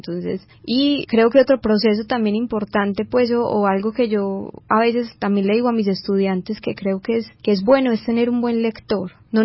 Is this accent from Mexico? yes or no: no; Colombia; que somos 20 escritoras colombianas hablando sobre el cuerpo